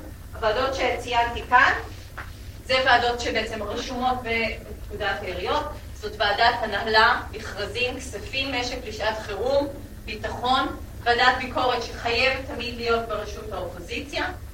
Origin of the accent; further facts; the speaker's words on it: Tel Aviv, Tel Aviv District, Israel; אני באה מעיר תל אביב, 450 אלף בעלי זכות בחירה